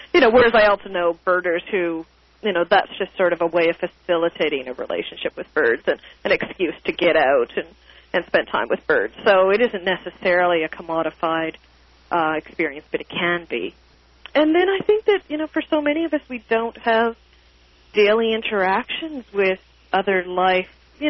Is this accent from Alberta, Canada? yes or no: no; Flesherton, Ontario, Canada; It's like, oh, in Flesherton and on a farm.